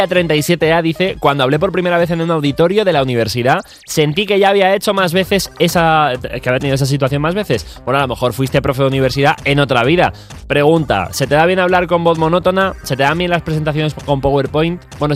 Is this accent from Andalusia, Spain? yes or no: no; La Puebla de Montalbán, Castilla-La Mancha, Spain; Pero que sean de mi pueblo, de la Puebla de Montalbán.